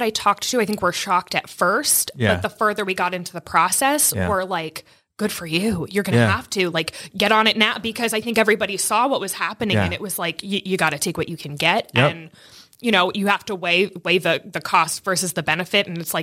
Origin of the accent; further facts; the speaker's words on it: New Jersey, United States; And, you know, it's interesting because I'm from New Jersey, so cost of living there is obviously very different than here.